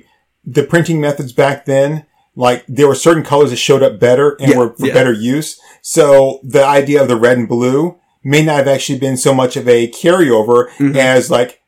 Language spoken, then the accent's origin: English; Canada; I'm a Canadian guy that feels more at home in Japan than any place.